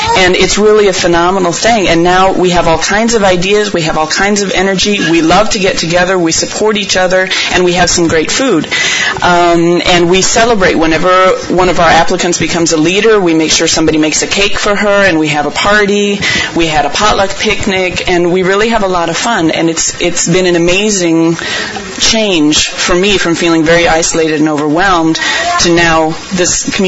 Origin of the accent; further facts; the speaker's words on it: Illinois, United States; I'm from Illinois